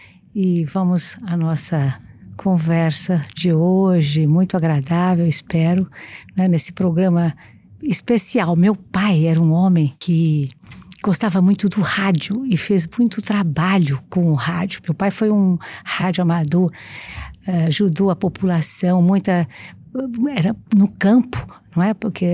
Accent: Guararapes, São Paulo, Brazil; Eu sou de Guararapes, né? Perto de Araçatuba.

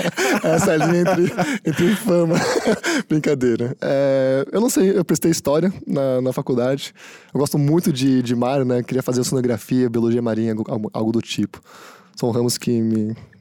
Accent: São Paulo, Brazil; born there; eu nasci em São Paulo.

